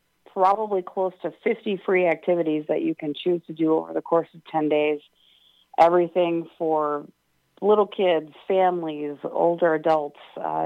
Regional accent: Milwaukee, Wisconsin, United States; Milwaukee.

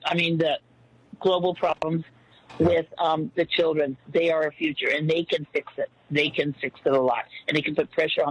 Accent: California, United States; now in Colorado, United States; I grew up in California, and actually I'm actually in the state of Colorado now, basically because it's smog, one of the reasons, and we had to get out of California many moons ago, 1989.

